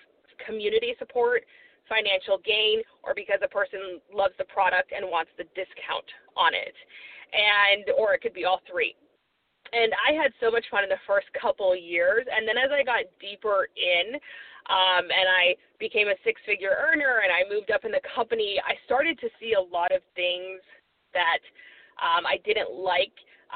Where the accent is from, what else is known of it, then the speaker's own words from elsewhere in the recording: Missouri, United States; also born or lived in California; I live in Missouri with my husband and our three dogs. And I was born in California, raised in Missouri for the most part, lived back in California for a little while